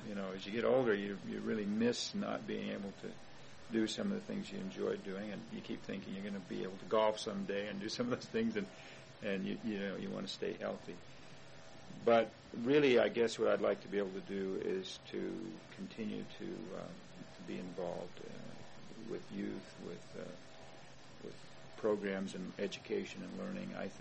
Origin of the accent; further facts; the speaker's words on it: Las Vegas, Nevada, United States; also born or lived in Utah, United States / Oregon, United States; Not really. I was born up there, but I grew up in Las Vegas.